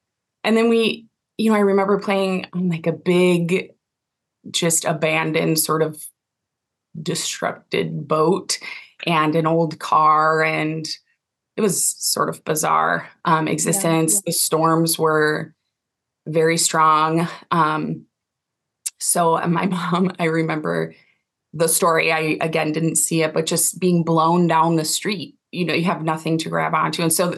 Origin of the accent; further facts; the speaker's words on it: Mather, California, United States; born there; also born or lived in Victorville, California / Philippines; And I was born in California. And then we lived in a couple of bases in California. I was born at Mather, and then we moved to Victorville. And from there, we went to the Philippines.